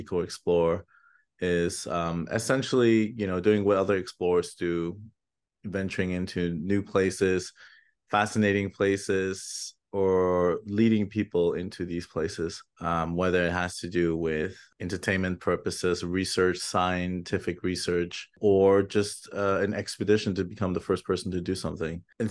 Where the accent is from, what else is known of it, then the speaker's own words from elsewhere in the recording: Germany; also born or lived in Turks and Caicos Islands; now in Toronto, Canada; So born in Turks and Caicos Islands, but when I was a baby, I moved to Germany. So I lived in Germany for quite some time